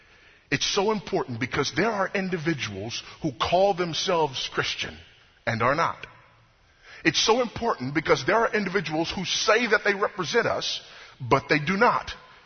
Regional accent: Houston, Texas, United States; I turn your attention to my hometown. Houston, Texas

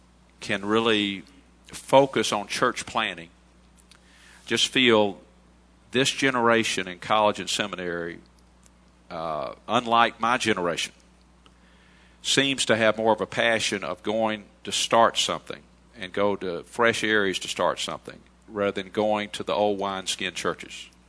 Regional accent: Atlanta, Georgia, United States; And I am very much indebted to my home church pastor in Atlanta. I grew up in Second Apostolian Church in Atlanta.

